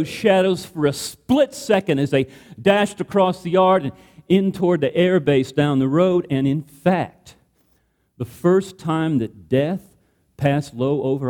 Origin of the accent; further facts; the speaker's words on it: Midwest City, Oklahoma, United States; See, we were growing up in Midwest City, Oklahoma, which is tucked up next to Tinker Air Force Base, and these were the atomic times.